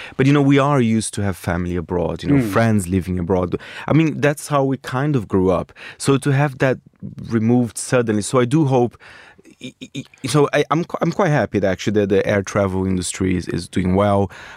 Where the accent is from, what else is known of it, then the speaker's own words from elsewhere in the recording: Brazil; you're from Australia, I'm from Brazil.